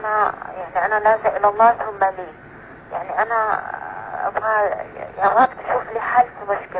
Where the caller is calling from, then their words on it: Mecca, Makkah Province, Saudi Arabia; أنا متصلة من مكة المكرمة من السعودية